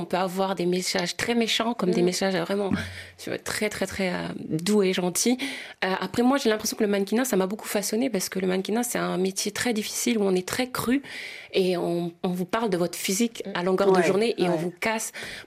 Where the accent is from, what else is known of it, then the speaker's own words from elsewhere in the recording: Mantes-la-Jolie, Île-de-France, France; also born or lived in Dakar, Senegal; j'ai passé 7 ans à Dakar et pour les personnes qui me suivent depuis le départ, ils savent tous que moi, je suis originaire de Mantes-la-Jolie, que je suis née et que j'ai grandi en France.